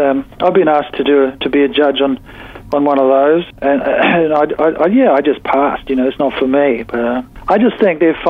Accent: New Zealand; now in Australia; I'm still a Kiwi, obviously, deep down.

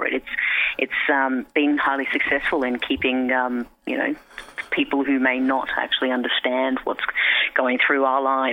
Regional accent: Pakistan; I think having lived in Pakistan and being Pakistani myself

